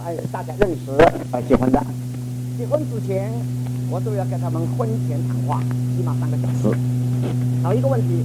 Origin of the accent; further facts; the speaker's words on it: Taiwan; now in North America; 我们也是从台湾移民过来